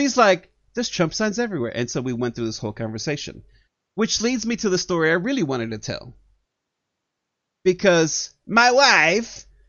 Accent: New York, United States; because, as I said, I grew up in New York. New Yorkers know he's a garbage person.

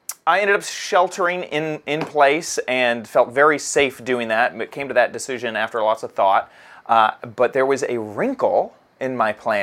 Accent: Texas, United States; Growing up in Texas, you know, we have tornadoes.

